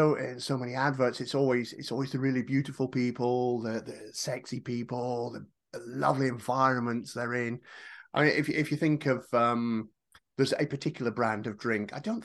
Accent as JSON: {"language": "English", "country": "United Kingdom", "said": "Hey, I'm British."}